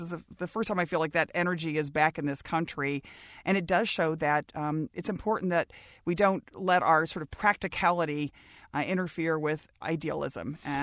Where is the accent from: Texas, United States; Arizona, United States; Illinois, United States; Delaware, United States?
Texas, United States; Dallas; Well, Frank, I grew up in Dallas, Texas. And as you said earlier, you know, my dad was a civil rights attorney.